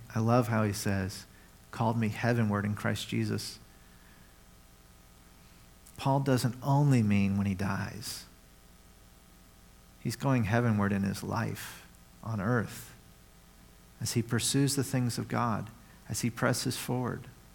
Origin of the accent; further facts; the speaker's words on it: the South, United States; And even where I grew up in the South, I'll say this, is that there are many people who go to church who don't want to hear truths from the scripture right now.